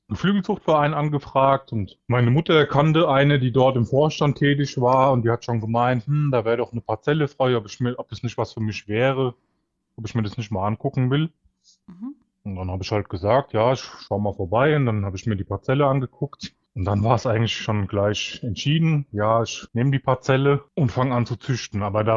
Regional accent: Babenhausen, Hesse, Germany; Ja, ich komme aus Babenhausen in Hessen. Das ist so ungefähr 40 Minuten von Frankfurt am Main entfernt. Eigentlich direkt an der Grenze zu Bayern.

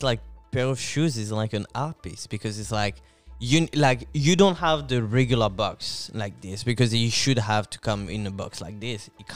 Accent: France; English is a second language; I'm from France and I don't like Air Maxes at all.

